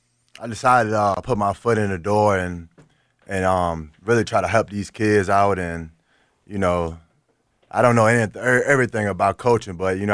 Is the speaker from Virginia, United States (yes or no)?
yes; Richmond, Virginia, United States; You know, I'm from Richmond, Virginia, man. Mm-hmm. It's kind of similar to where I'm from.